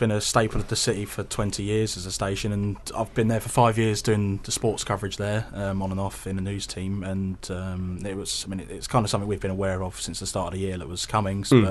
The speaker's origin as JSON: {"language": "English", "town": "Worthing", "region": "South East England", "country": "United Kingdom", "tie": "born there", "said": "So I was born in Worthing, so pretty much in the catchment area."}